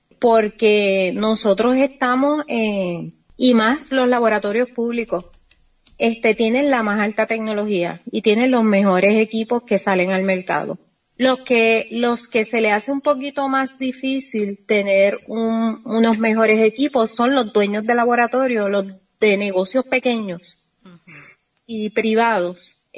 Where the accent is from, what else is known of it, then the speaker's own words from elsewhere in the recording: Puerto Rico; En mi país son bien estrictos en cuanto a las regulaciones. Nosotros poseemos diferentes regulaciones, pero entre ellas, todo el mundo tiene que tener la regulación, o como te digo así, el visto bueno del Departamento de Salud de Puerto Rico